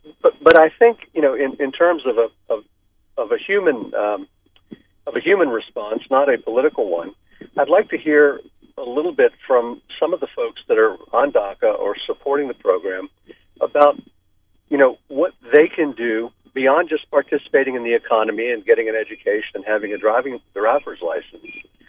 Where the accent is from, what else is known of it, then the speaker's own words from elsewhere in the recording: United States; born there; I'd like to say that I'm an American-born citizen